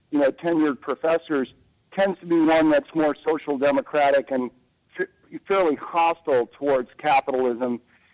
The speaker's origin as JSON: {"language": "English", "town": "Northbrook", "region": "Illinois", "country": "United States", "said": "from Northbrook."}